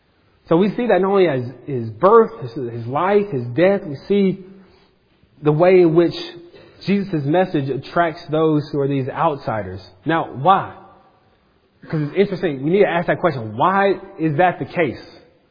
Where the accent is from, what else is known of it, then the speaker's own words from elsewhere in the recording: North Carolina, United States; Now, Hope and I, we're from North Carolina. We travel about 900 miles to get here.